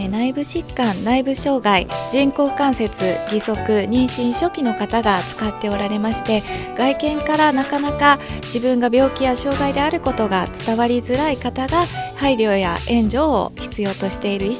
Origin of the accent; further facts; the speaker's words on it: Yokkaichi, Mie, Japan; 2017年の春頃に自分の地元である四日市市でも理解をいただきたくて